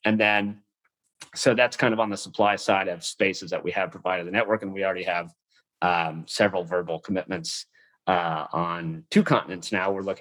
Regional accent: San Diego, California, United States; I'm from San Diego. I love the Padres.

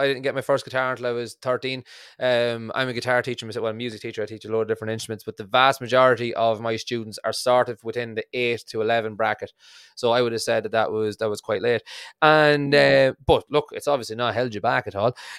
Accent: Ireland; accent: Irish; I'm from Ireland, just in case you didn't catch the accent

